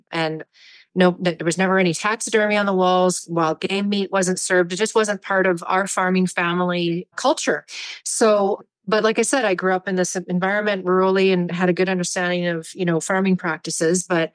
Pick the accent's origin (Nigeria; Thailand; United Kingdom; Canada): Canada; moved away as an adult; now in Montana, United States; I live in Montana. I'm from Canada originally, but I married my husband in 2019 and relocated to the US. I became a US citizen in December